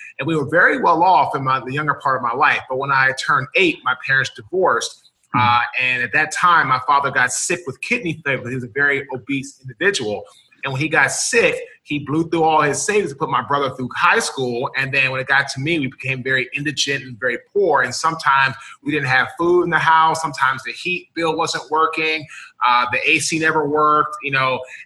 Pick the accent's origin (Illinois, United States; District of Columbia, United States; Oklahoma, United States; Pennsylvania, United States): District of Columbia, United States; Washington; Yeah, so pretty much … I'm from Washington, D.C. We were raised by a single father